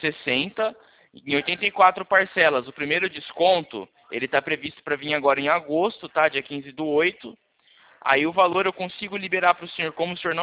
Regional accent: Itu, São Paulo, Brazil; Eu sou aqui de São Paulo, na cidade de Itu.

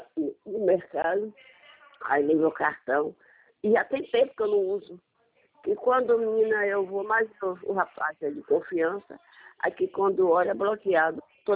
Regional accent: Salvador, Bahia, Brazil; Pronto, então eu sou de Salvador, Bahia.

